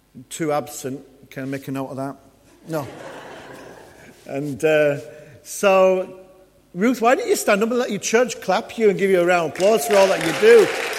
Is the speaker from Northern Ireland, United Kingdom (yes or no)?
no; Yorkshire and the Humber, United Kingdom; I'm from West Yorkshire originally.